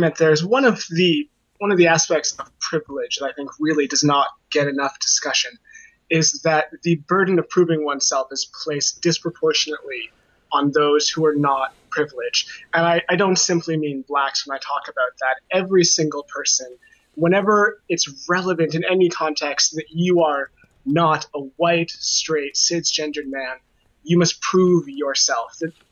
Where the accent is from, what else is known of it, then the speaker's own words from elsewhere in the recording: Canada; No, I'm Canadian.